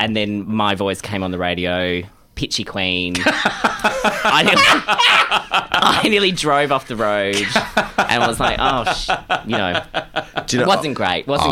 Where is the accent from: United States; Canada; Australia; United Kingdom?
Australia; Geelong, Victoria; moved away; I do not like to admit that I grew up in Geelong, but I did.